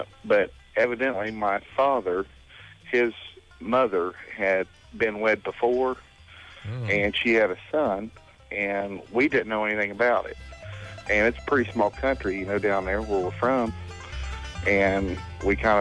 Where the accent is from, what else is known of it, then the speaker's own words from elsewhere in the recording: Malone, Kentucky, United States; moved away as an adult; Actually, like I was telling the lady, I just moved up here. I appreciate your show. But I'm from Malone, Kentucky. I've been up here for about 3.5 months.